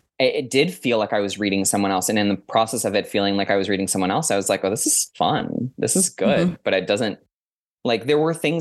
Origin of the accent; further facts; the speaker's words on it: Florida, United States; like all of my family's from there on my father's side, except for me, because I was raised in Florida.